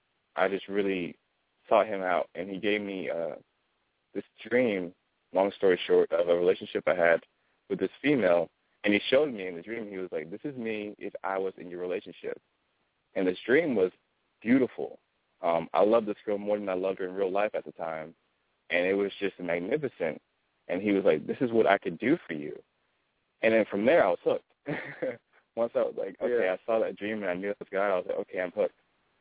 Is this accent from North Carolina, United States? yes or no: yes; Raleigh, North Carolina, United States; I'm from North Carolina, Raleigh. I've been here for a while.